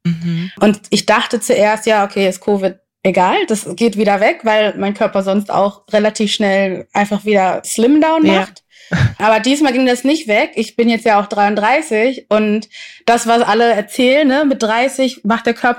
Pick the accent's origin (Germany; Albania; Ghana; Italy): Ghana; das allererste Mal in meinem Heimatland gemacht habe, in Ghana